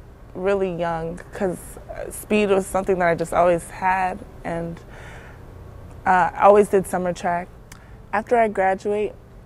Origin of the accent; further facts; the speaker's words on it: Arlington, Texas, United States; I grew up in Arlington, Texas.